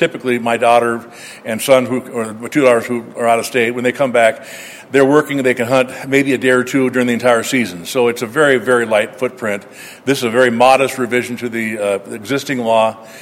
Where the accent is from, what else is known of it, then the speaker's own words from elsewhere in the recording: Billings, Montana, United States; I'm from Billings, Montana.